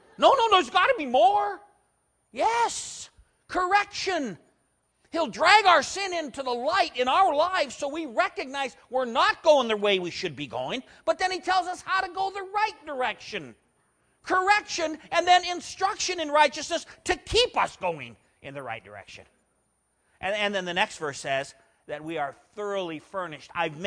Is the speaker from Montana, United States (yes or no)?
yes; Montana, United States; I was raised in Western Montana.